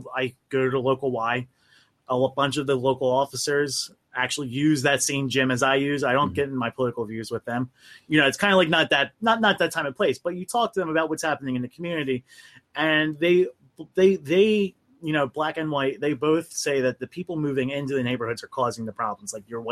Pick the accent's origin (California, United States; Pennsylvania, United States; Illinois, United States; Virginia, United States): Pennsylvania, United States; Philadelphia; Like, where I grew up in Philadelphia, you wouldn't want to dare move back, live there 20 years ago.